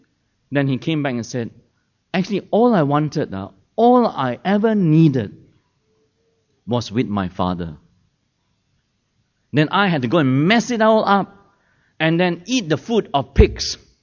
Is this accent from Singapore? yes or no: yes; Singapore; Whenever we go out, mainly as Singaporean Chinese families, what kind of outings do we go to?